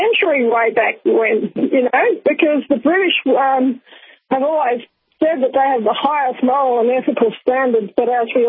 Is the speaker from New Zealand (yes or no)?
yes; New Zealand; And I'm a New Zealander as well